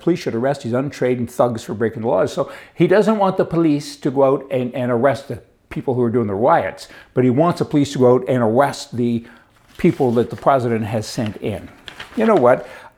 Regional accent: Canada; I'm Canadian. You guys are a bloody embarrassment to my country.

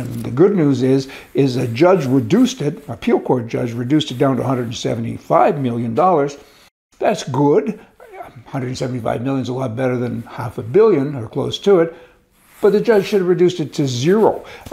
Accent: Canada; I'm a Canadian citizen and I got my immigration, my green card, as it's called, a permanent residency card.

